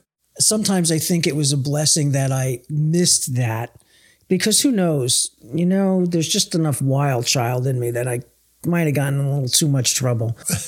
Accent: Newark, New Jersey, United States; When I grew up in Newark, but in third grade, my parents moved across the river mm-hmm. to a suburb.

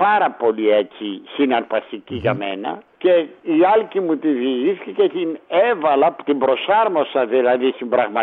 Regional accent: Istanbul, Turkey; εγώ γεννήθηκα, μεγάλωσα στην Κωνσταντινούπολη, τέλειωσα και το Λύκειο στην Κωνσταντινούπολη

